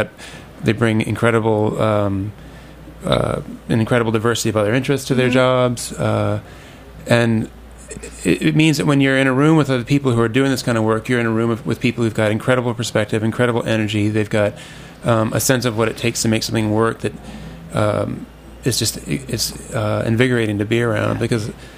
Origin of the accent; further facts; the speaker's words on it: Virginia, United States; also born or lived in South Carolina / North Carolina; I grew up in Virginia and South Carolina and North Carolina